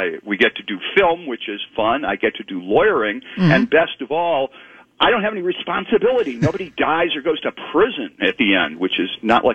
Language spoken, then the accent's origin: English; East Cleveland, Ohio, United States; moved away; I left in the 70s, mm-hmm. but I grew up in East Cleveland, Cleveland Heights area, centered around Coventry Road back when that was a thing.